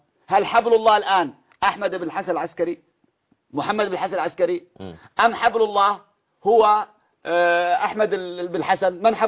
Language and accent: Arabic; Yemen; عندنا في اليمن،